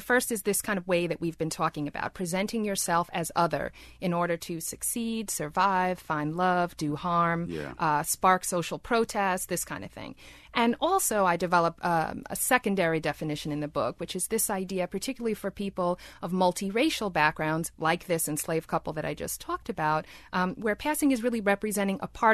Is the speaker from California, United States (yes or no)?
no; New York City, New York, United States; I'm from New York City, and my parents were school teachers.